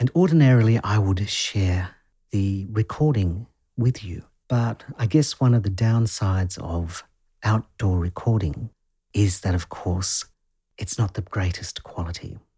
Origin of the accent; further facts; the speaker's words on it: Newcastle, New South Wales, Australia; I do run and host several temple groups in my hometown of Newcastle here in Australia.